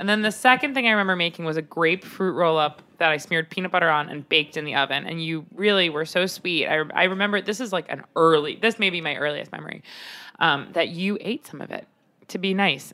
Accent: Long Island, New York, United States; I grew up on Long Island

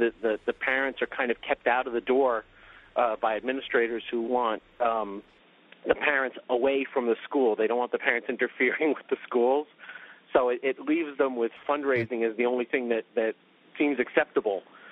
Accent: New Jersey, United States; I'm from New Jersey where the state is fairly generous on per pupil spending.

